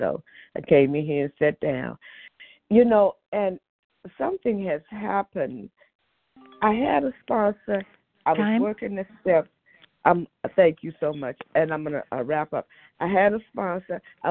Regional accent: Maryland, United States; I'm from Maryland, and I'm real grateful to be here today.

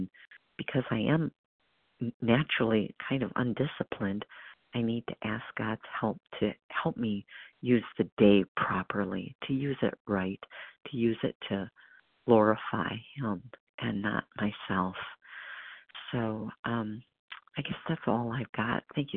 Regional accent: Wisconsin, United States; And the last initial is N as in Nancy, and I'm from Wisconsin.

